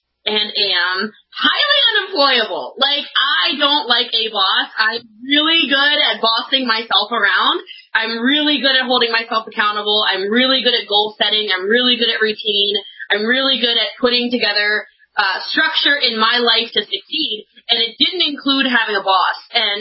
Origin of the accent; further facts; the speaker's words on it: Maryland, United States; So my story, I was born and raised in Maryland. I actually grew up super poor, came from nothing